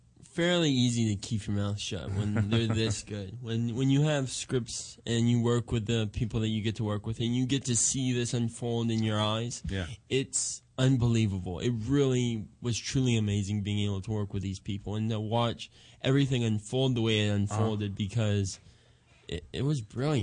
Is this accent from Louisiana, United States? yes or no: yes; Louisiana, United States; I spent some time in Portland, I'm from Louisiana